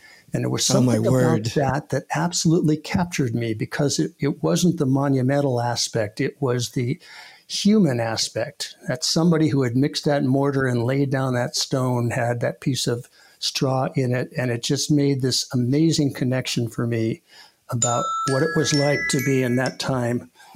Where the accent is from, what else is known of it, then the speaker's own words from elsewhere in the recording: Santa Monica, California, United States; also born or lived in New York; And I grew up in Santa Monica and then the San Fernando Valley in Reseda, and then came back to West Los Angeles to start high school.